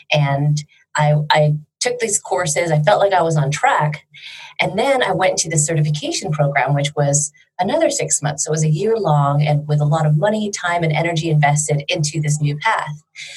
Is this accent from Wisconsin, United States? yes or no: no; San Francisco Bay Area, California, United States; now in Bali, Indonesia; I am a life coach. I live in Bali, Indonesia, but I'm from the San Francisco Bay Area in the States.